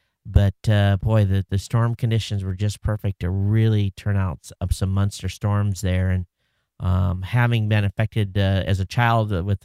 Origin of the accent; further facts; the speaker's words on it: Michigan, United States; I grew up in Michigan. I know our school didn't have a basement, but you would think right there, you know, you're in tornado country.